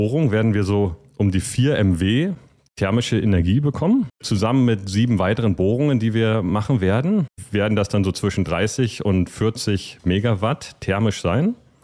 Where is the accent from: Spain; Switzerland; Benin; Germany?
Germany; Potsdam, Brandenburg; um die Dinge hier in meiner Heimatstadt umzusetzen und bin zurückgekommen nach Potsdam, meiner alte neue Heimat.